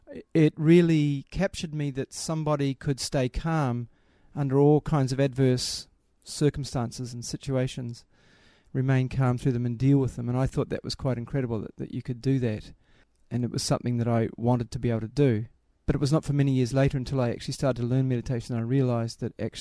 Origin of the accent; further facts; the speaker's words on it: New Zealand; I'm from New Zealand. I'm a member of the Sri Chinmoy Centre in Auckland, and I'm 47 years old. I've been a member of the Sri Chinmoy Centre since 1984.